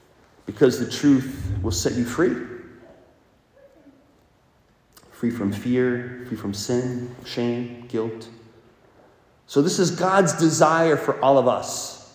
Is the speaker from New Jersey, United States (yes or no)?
no; Wisconsin, United States; The Lambeau Field in heaven, because I'm from Wisconsin, right?